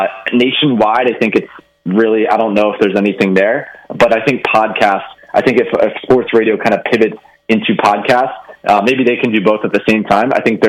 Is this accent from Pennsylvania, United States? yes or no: yes; Philadelphia, Pennsylvania, United States; I'm from Philly. I'm a huge Philly sports fan.